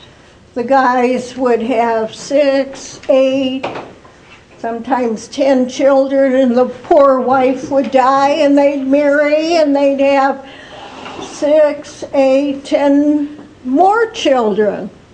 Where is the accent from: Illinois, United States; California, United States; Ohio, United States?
Ohio, United States; Cleveland; I grew up in Old Brooklyn, and I still just love it, even though I haven't lived there a long time. Grew up at the corner of Tampa and Broaddale, right around the corner from the school gardens.